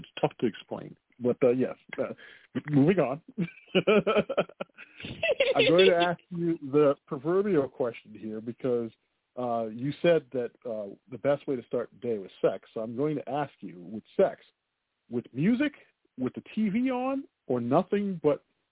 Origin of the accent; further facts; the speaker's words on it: Chicago, Illinois, United States; Well, I'm going to help you out real quick because I am a Chicagoan and born and raised